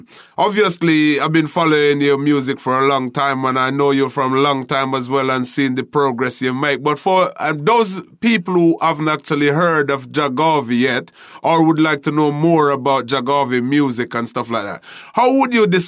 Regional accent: Jamaica; growing up in Jamaica and, you know, performing in the street dances in Jamaica

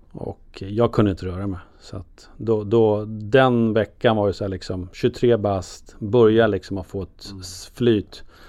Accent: Stockholm, Stockholm County, Sweden; Alltså jag var stockholmare, jag var djurgårdare.

